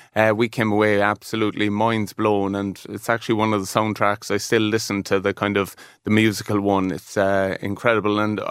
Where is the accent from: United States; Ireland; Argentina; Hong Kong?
Ireland; Cork, Munster; I suppose I was growing up around Bishopstown and Cork in the 80s